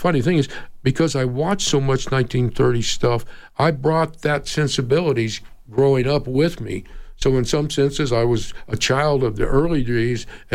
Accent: Ruidoso, New Mexico, United States; because I grew up over in Ruidoso, New Mexico, but I would spend time with my dad over here in Arizona because my folks were separated.

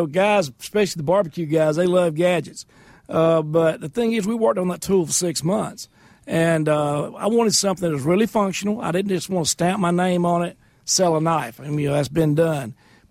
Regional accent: the South, United States; I know proper grammar, but I wasn't raised speaking proper grammar. I'm from the South.

